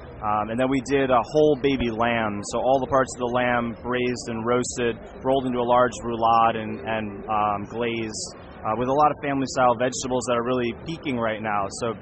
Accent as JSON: {"language": "English", "region": "Florida", "country": "United States", "tie": "born or raised there", "lives_now": "New York, United States", "said": "But my background comes from, I grew up in South Florida, so I cook with a lot of seafood."}